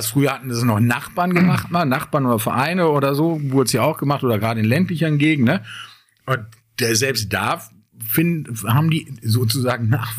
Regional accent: Bottrop, North Rhine-Westphalia, Germany; now in Münster, Germany; Aber ist mal, Bottrop bleibt meine Heimatstadt, wird es auch immer bleiben.

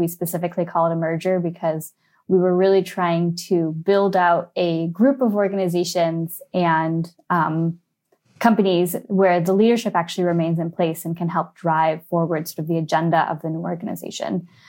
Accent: San Francisco, California, United States; moved away as an adult; now in London, United Kingdom; I'm actually originally from San Francisco, so I'm one of the very few people who was born and bred in San Francisco, grew up in the city while Silicon Valley was booming.

